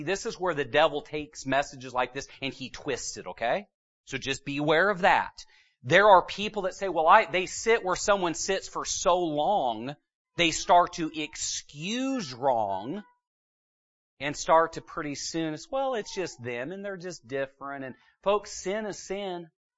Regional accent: Pacific Northwest, United States; now in Midwest, United States; You know, I grew up in the Northwest and they are different than y'all here in the Midwest.

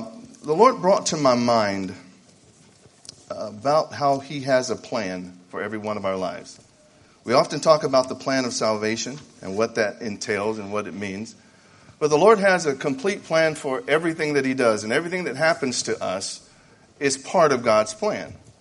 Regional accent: Dallas, Texas, United States; I'm from Dallas, Texas, and I'm glad to be here in Monarch.

